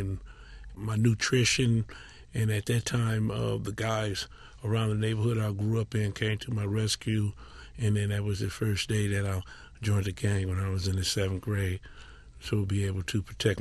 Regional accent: Watts, California, United States; I grew up in Watts. Came from a great home. Started out at San Miguel Catholic School.

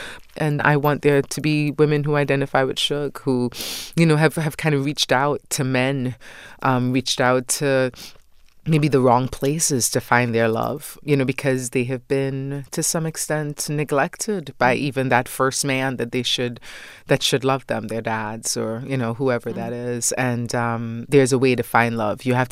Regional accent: Trinidad & Tobago; And or in my case, I'm from Trinidad, so your mother curry, the curry from Trinidad.

